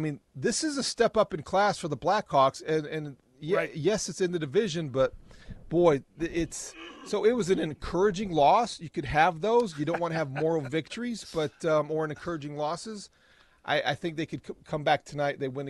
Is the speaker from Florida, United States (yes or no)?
no; Indiana, United States; Well, I grew up in Indiana, Molly.